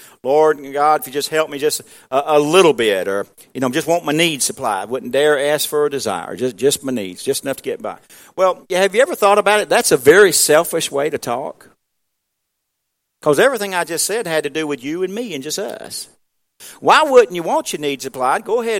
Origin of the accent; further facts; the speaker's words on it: South Carolina, United States; I know where I grew up at in South Carolina here, and coming out of Watts Mill and that kind of thing, where I grew up at, all around here